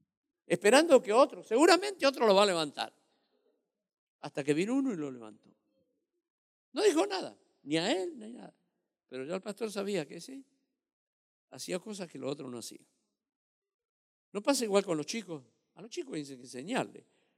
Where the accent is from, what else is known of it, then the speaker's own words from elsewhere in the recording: Argentina; a veces se nos sube mucho los humos a la cabeza y más si somos argentinos.